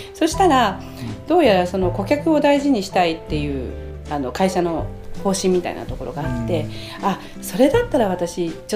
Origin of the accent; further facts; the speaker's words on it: Fukushima, Japan; 実は私の実家が福島にありまして、